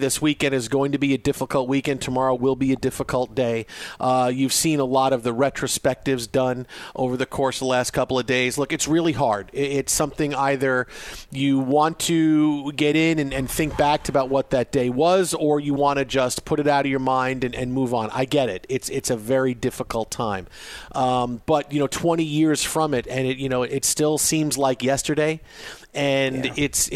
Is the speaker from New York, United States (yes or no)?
yes; Staten Island, New York, United States; But I grew up on Staten Island